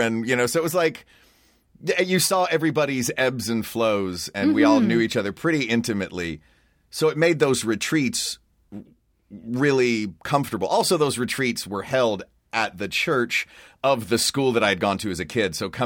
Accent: Knoxville, Tennessee, United States; So I was born and raised in Knoxville, and there weren't a lot of Catholics in Knoxville.

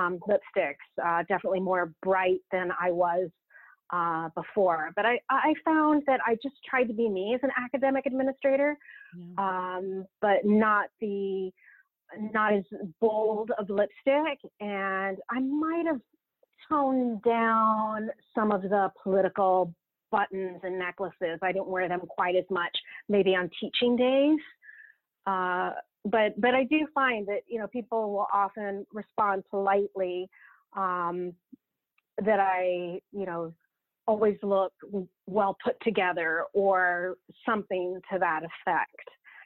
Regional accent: United States; moved away as an adult; now in Victoria, Canada; I'm in Victoria, I'm an American living in Canada, although I did become a Canadian citizen a little over a year ago.

